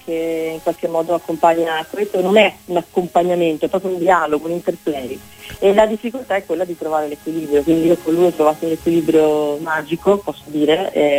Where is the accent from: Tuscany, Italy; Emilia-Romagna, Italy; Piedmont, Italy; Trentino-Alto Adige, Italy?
Trentino-Alto Adige, Italy; Trento; born there; io sono nata a Trento, però mi sento, come dire, mi sento italiana di tutta la penisola dentro.